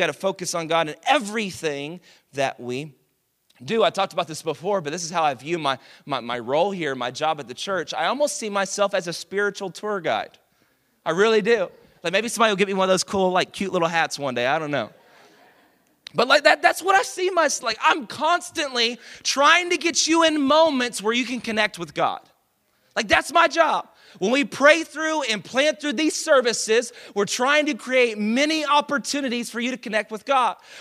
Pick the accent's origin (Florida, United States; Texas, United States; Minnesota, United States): Texas, United States; Dallas; now in Houston, United States; I'm from Dallas. My wife's from Nevada, and so we didn't know anything about Houston.